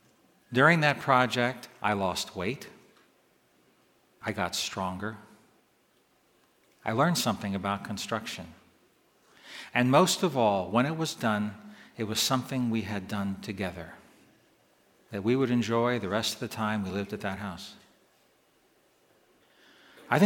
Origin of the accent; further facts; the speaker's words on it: Annapolis, Maryland, United States; When I was 10 years old, we moved from Eastport to the banks of Weems Creek in Annapolis.